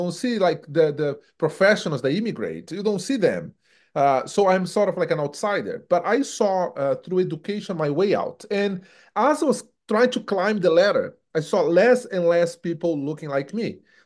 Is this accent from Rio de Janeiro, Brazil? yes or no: no; São Paulo, Brazil; English is a second language; now in Canada; So growing up in Brazil, and I came from São Paulo, which is the largest city in the South Hemisphere, and very dynamic city. But I grew up in the hood, like hood.